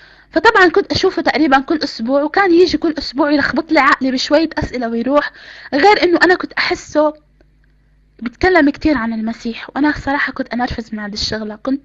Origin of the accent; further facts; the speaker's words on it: Palestine; خاصة اني انا يعني فلسطينية، وكنت متعصبة للقضية وهيك